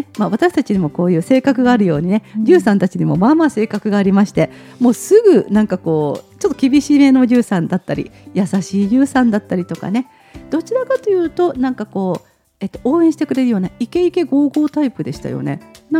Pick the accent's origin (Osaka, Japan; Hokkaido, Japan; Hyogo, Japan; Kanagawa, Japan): Kanagawa, Japan; Yokohama; born there; で私はあの横浜生まれなんですね